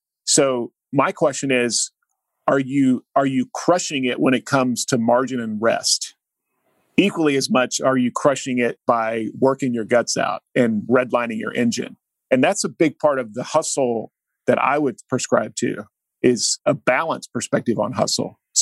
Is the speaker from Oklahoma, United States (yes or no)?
yes; Oklahoma, United States; We were basically an all-star team from the state of Oklahoma with high school seniors